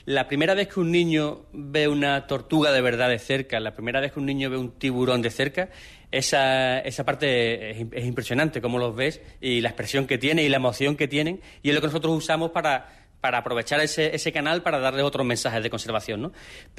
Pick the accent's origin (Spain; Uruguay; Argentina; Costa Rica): Spain; Cádiz, Andalusia; Y bueno, yo sí, efectivamente, soy de Cádiz